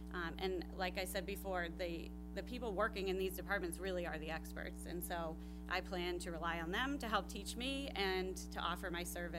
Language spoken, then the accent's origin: English; Hingham, Massachusetts, United States; As I said before, I was born and raised in Hingham. I returned 15 years ago to start my family. I care deeply for this town.